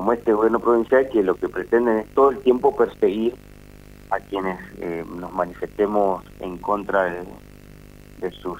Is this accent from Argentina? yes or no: yes; Argentina; lo que nos está pasando como pueblo argentino